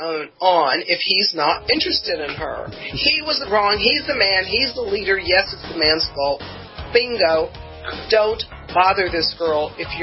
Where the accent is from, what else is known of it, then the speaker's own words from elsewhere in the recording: Los Angeles, California, United States; I come from L.A. I come from Hollywood.